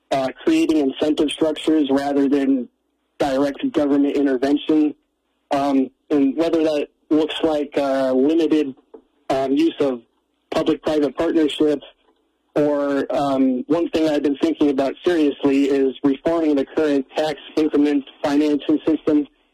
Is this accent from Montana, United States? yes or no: yes; Bozeman, Montana, United States; So I was born here in Bozeman. Both of my parents worked very humble jobs.